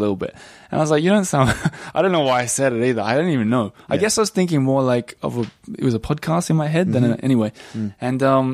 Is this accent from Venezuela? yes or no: no; Australia; now in Paris, France; I was like, oh, I'm Australian.